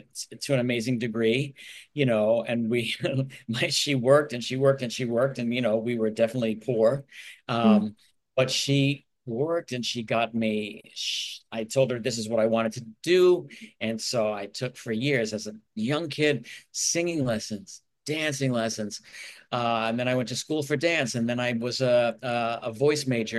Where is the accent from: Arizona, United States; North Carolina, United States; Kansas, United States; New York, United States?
New York, United States; New York City; I grew up in New York City.